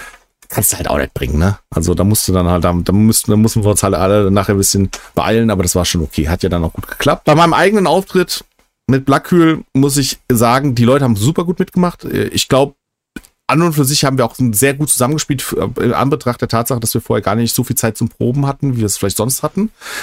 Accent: Hesse, Germany; ich komme ja aus der Gegend

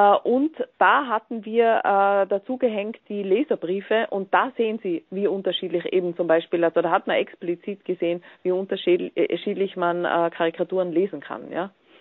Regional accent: Austria; das kommt nicht überall gut an, wenn man als Österreicher dann für Deutschland sich freut.

